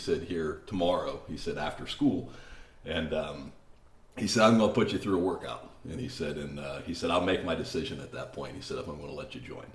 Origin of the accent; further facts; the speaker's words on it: Ohio, United States; back to Columbus, Ohio. I'm from Ohio originally.